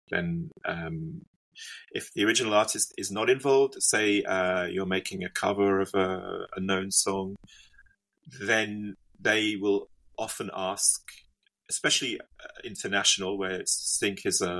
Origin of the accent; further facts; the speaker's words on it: London, United Kingdom; now in Budapest, Hungary; I'm based in Budapest, but I'm from London.